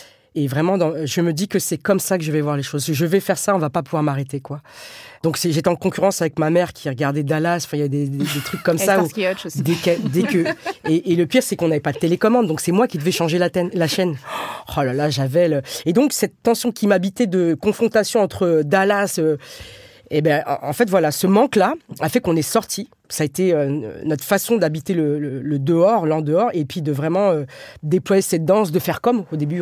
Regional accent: Brétigny-sur-Orge, Île-de-France, France; moi j'ai grandi à Brétigny-sur-Orge, à 30 km de Paris, mi-banlieue, mi-campagne

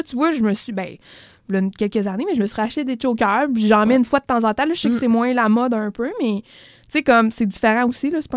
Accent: Quebec, Canada; je suis pas canadienne, je suis québécoise.

